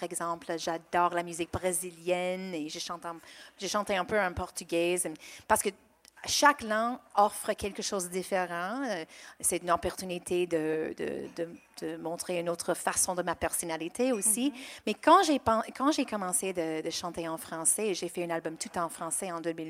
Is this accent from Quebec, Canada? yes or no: no; Toronto, Ontario, Canada; Pour moi, c'est juste, oui, je suis de Toronto